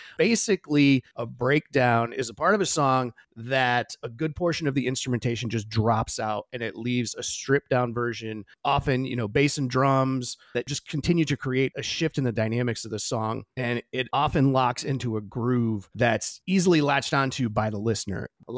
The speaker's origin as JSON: {"language": "English", "region": "Connecticut", "country": "United States", "said": "being originally from the great state of Connecticut, I really, really wanted to represent my home state."}